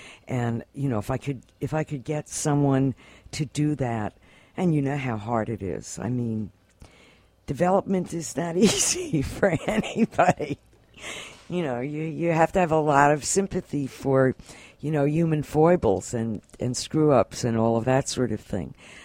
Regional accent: New York, United States; I mean, this is the way I grew up, and that's the way I always lived. And that's, you know, for me, I mean, I'm a New Yorker.

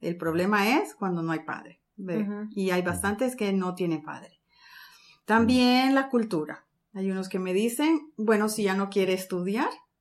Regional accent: Honduras; now in United States; Honduras.

